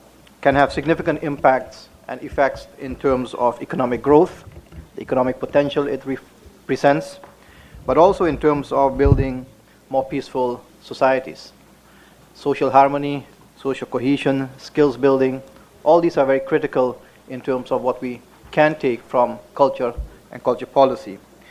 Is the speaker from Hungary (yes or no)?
no; Suriname; I come from a country which has benefited enormously from this element. I'm from Suriname, which is one of the most diverse population in the Western Hemisphere.